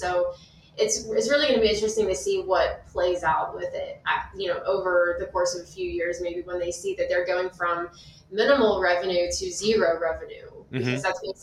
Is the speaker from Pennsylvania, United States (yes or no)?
yes; Pennsylvania, United States; moved away; I mean, I'm from Pennsylvania originally and you couldn't pay me to move back up there at any time of the year, but especially right now.